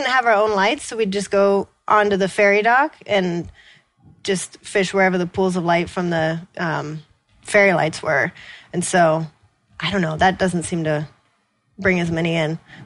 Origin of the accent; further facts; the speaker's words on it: Washington, United States; We grew up doing that in the Puget Sound. It was a birthday party thing in my family.